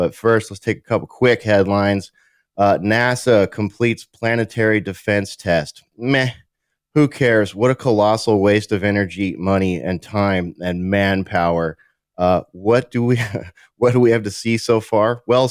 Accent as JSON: {"language": "English", "region": "Texas", "country": "United States", "said": "Black gun rights activists demand closed borders in an Austin protest right here in my home state of Texas."}